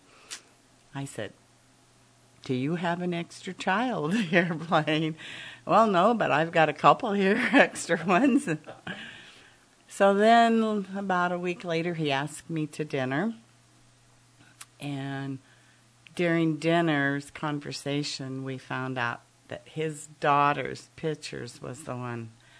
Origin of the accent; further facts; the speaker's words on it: Washington, United States; moved away; I'm from Washington. My parents moved up, and I thought, oh, I'll go with them. And I kind of liked Alaska, so that was soon my home, too.